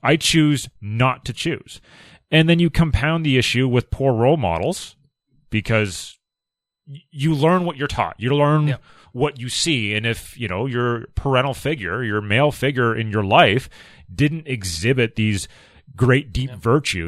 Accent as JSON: {"language": "English", "country": "Canada", "said": "I know we're Canadian and all that stuff"}